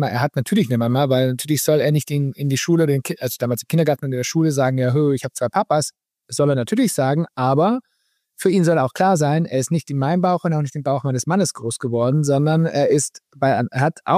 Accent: Munich, Bavaria, Germany; Also wir haben ja sehr lange, als wir noch ohne Kinder waren, auch sehr lange mitten in München gelebt. Also wir kommen aus München und sind dann ja vor vielen Jahren aufs Land gezogen, ins bayerische Umland.

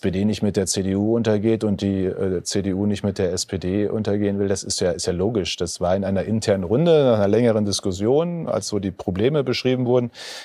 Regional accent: North Rhine-Westphalia, Germany; für die Leute in meinem Heimatdorf im westlichen Münsterland

